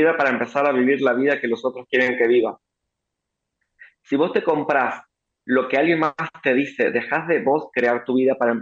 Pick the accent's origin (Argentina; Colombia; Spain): Argentina; Y soy argentino, sé de crisis, sé de situaciones.